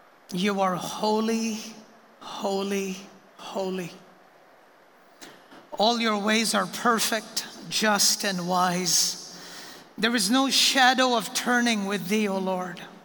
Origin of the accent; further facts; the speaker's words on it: India; And so growing up in India, the whole idea of Judgment Day was informed in a sense from a Hindu and an Islamic worldview.